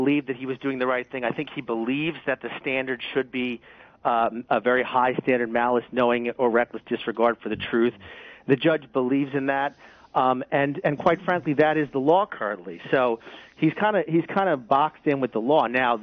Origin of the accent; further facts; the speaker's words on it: New Jersey, United States; No, I'm from New Jersey.